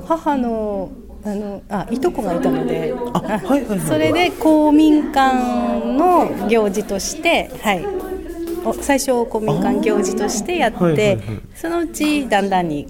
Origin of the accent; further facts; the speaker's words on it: Hachimantai, Iwate, Japan; 生まれも育ちも八幡平市なので。